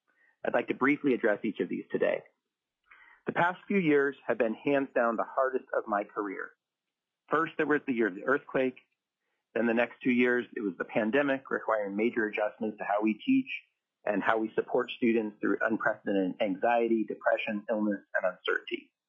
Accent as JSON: {"language": "English", "town": "Anchorage", "region": "Alaska", "country": "United States", "tie": "born or raised there", "said": "I'm a lifelong Alaskan. I grew up in Anchorage and graduated from A.J. Diamond High School, where I met my wife, Lindsay."}